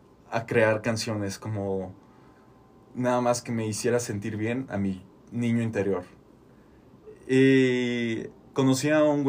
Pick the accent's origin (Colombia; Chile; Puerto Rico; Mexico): Mexico; Celaya, Guanajuato; los dos venimos del mismo lugar. Nuestra hometown es Celaya. Y queríamos como, no sé, no representar eso, pero sino hacer resaltar que venimos de Celaya.